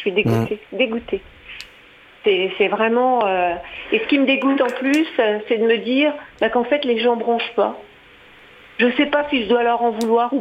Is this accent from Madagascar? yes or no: no; France; born there; Je suis née en France. De parents maghrébins qui ont donné leur vie pour la France